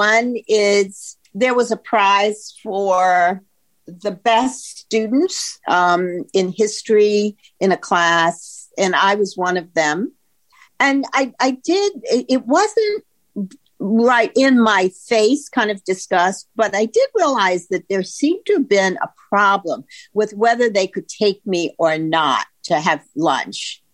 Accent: the South, United States; So I grew up in the South, as you know, in my own family environment

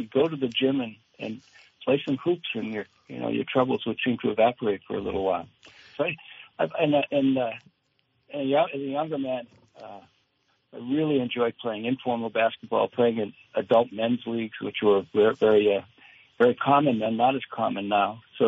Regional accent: Maine, United States; Though I grew up in Maine, I was perhaps because of basketball, I was never particularly attracted to outdoor sports in the winter. You know, it's cold in Maine in the winter.

